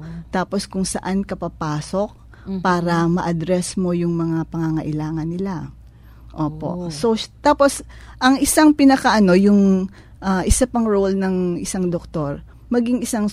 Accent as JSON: {"language": "Tagalog", "region": "Bicol Region", "country": "Philippines", "said": "doon sa probinsya namin, taga Bicol po ako eh."}